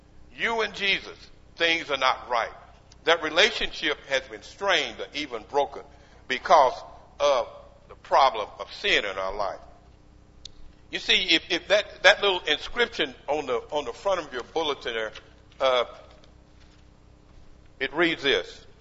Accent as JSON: {"language": "English", "town": "Abilene", "region": "Texas", "country": "United States", "tie": "born or raised there", "said": "I remember the young lad growing up in Abilene, Texas."}